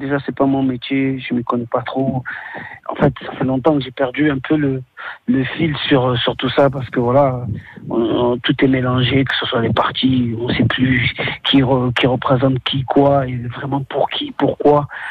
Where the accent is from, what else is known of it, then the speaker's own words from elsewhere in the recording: Marseille, Provence-Alpes-Côte d'Azur, France; Ah, moi je suis marseillais à 100%. Ça veut dire que quand je dis ça, ça veut dire que j'y habite et je vais y vivre. Et j'aime beaucoup le sud depuis toujours.